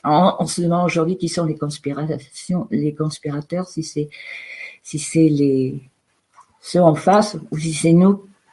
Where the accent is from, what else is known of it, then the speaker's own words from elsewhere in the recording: Nouvelle-Aquitaine, France; je suis originaire du Périgord noir, c'est la Dordogne, c'est en Aquitaine, c'est le sud-ouest de la France, où je suis issue d'une famille de paysans tant du côté de ma mère que du côté de mon père. Et je suis très ancrée dans ce pays